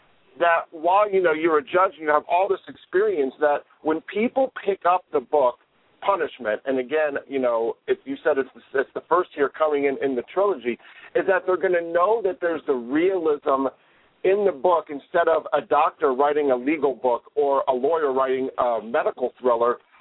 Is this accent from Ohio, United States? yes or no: yes; Columbus, Ohio, United States; I'm originally from Ohio, grew up in Columbus